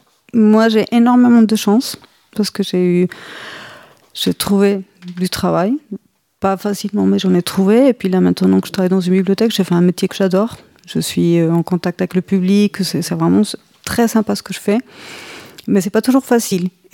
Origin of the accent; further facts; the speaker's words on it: Colombia; French is a second language; moved away; Peut-être, pourquoi pas. En tout cas, j'aimerais bien que mes enfants ils vivent un moment en Colombie.